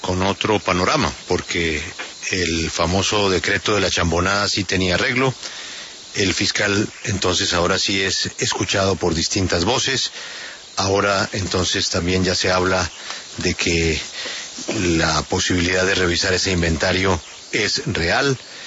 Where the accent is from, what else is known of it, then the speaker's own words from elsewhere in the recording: Colombia; nosotros, como colombianos